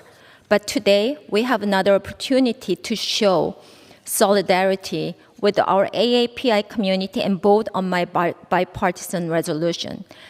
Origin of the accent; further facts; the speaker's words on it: Japan; also born or lived in South Korea; now in United States; I was born in Korea and raised in Japan. I'm living my American dream, and I am a proud American.